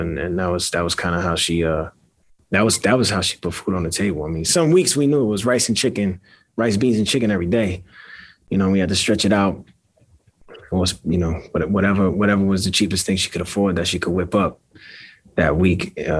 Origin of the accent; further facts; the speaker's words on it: Brooklyn, New York, United States; Yeah, I grew up in Bushwick with my mom and my two siblings, my older brother and my younger sister. Predominantly Latino neighborhood, Puerto Ricans, Dominicans, Mexicans. It was what we call barrio.